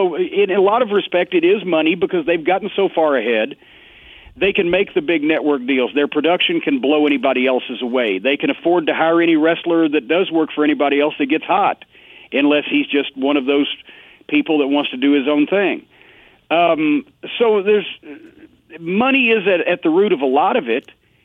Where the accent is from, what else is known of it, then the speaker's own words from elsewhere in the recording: Louisville, Kentucky, United States; Here in Louisville, my hometown alone, there were 52 live professional wrestling events at the Louisville Gardens every year, every Tuesday night.